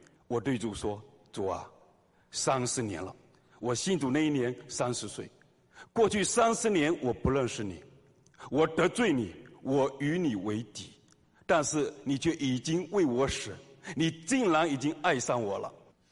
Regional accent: Fujian, China; moved away as an adult; 我从小在福建的农村长大

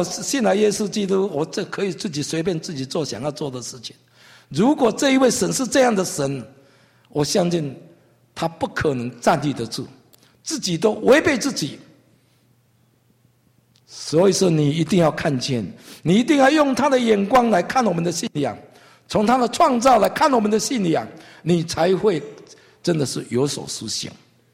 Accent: Taiwan; 我相信我从台湾来，在台湾现在最流行的是怎样养生啊？

